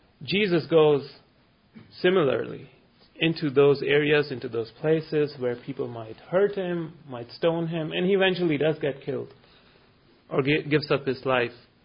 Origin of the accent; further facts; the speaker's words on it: Oman; now in United States; No, I came from Oman.